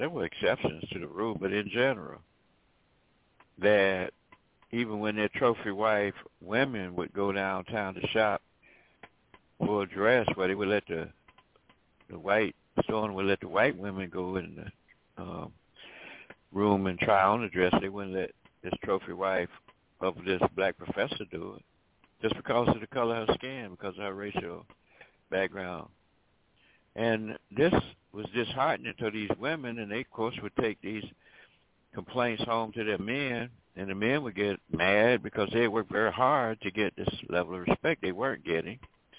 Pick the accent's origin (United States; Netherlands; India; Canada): United States; Tuskegee, Alabama; when I grew up in Tuskegee, we had a lot of people who had reached the what we call middle-class lifestyle